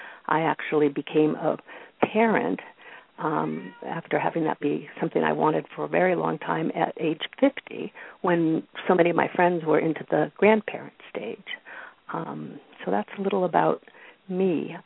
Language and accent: English; Pittsburgh, Pennsylvania, United States; born there; also born or lived in Connecticut / Indiana / Oakland, California; now in Brookline, United States; And I was born actually in Pittsburgh, Pennsylvania, and moved around as a kid. So I lived in Connecticut, I lived in Indiana, out in Oakland, California.